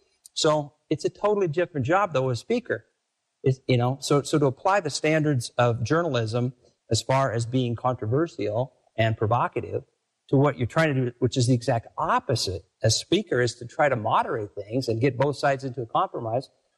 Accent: Sparks, Nevada, United States; I grew up in Sparks, went to Sparks Middle School. Our nickname was the Sparks Rebels.

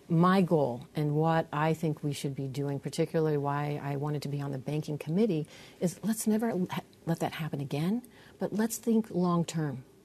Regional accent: Nevada, United States; You know, born and raised in Nevada, born, lived all over, as you know, Nevada.

